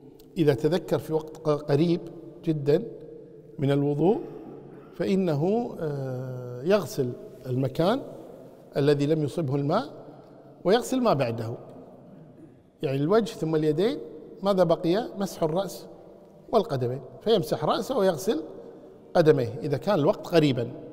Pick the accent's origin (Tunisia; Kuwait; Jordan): Kuwait; بالنسبة للمقبرة عندنا في الكويت